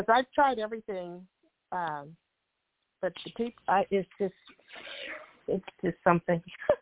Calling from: California, United States; California.

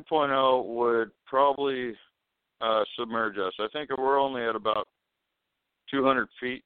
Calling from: Washington, United States; Yep, I'm right across from Seattle. I can see Seattle from where I work.

